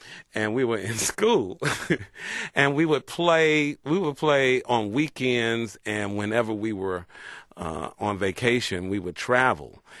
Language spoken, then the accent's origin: English; Tuskegee, Alabama, United States; I graduated from Tuskegee. I was born and raised and educated in Tuskegee. So was my brother.